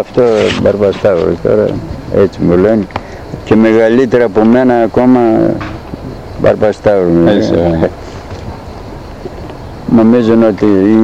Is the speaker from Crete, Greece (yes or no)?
no; Kavala, Eastern Macedonia and Thrace, Greece; Εδώ και στην Καβάλα.